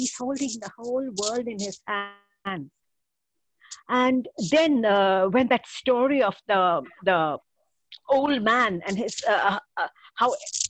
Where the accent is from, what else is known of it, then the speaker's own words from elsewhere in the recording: Mumbai, Maharashtra, India; I'm from Mumbai, India.